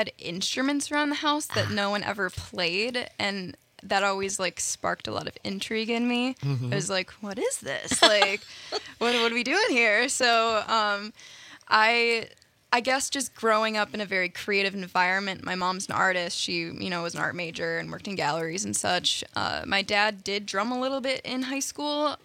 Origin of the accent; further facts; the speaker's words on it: Elkhorn, Wisconsin, United States; Yeah, so Elkhorn's a pretty small town about an hour south of Madison.